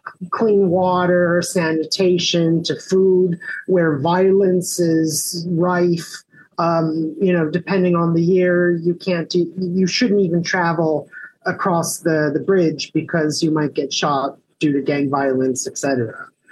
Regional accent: El Paso, Texas, United States; I grew up in El Paso, Texas, and it's, as you know, it's separated from a Mexican town called Juarez by a river, the Rio Grande.

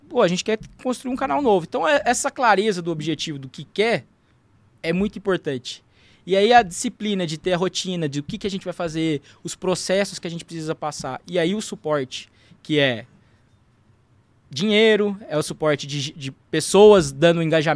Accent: Mococa, São Paulo, Brazil; Eu cresci aqui, nasci aqui em São Paulo, mas cresci no interior, então por isso um pouco do sotaque, né? Lá em Mococa, a terra da vaquinha, né?

